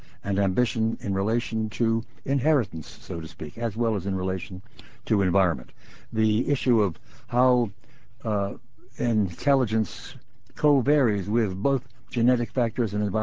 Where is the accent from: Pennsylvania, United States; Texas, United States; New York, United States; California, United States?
New York, United States; Brooklyn; When I was a little boy growing up in Brooklyn, New York, and going to PS 205, there were different tracks.